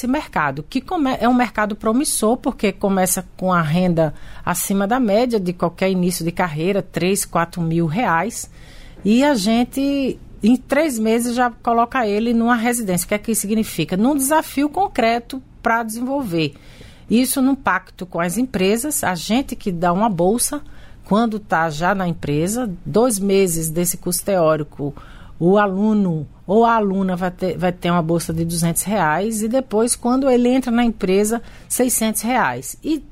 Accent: Pernambuco, Brazil; Não é porque é a minha terra, não, né? Mas estamos firmes e fortes aí, partilhando com as iniciativas pernambucanas para a ciência e tecnologia.

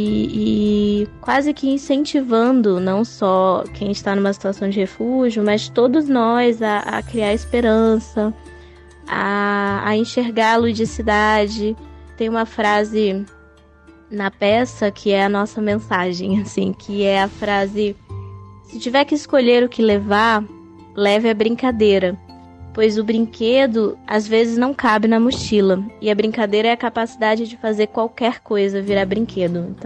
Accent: Northeast Region, Brazil; now in Southeast Brazil; Eu vim do Nordeste pro Sudeste

